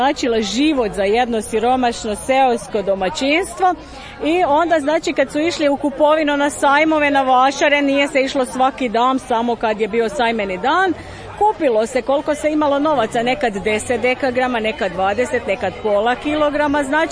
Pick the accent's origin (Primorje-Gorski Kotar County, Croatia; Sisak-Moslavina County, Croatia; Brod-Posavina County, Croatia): Sisak-Moslavina County, Croatia; Kratečko; Mi dolazimo iz Donje Posavine, selo Kratečko, blizu Čigoća.